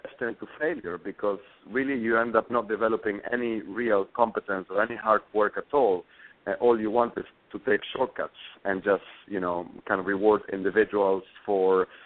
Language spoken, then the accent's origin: English; Argentina; also born or lived in South America; I grew up mostly in Argentina and spent a lot of time in South America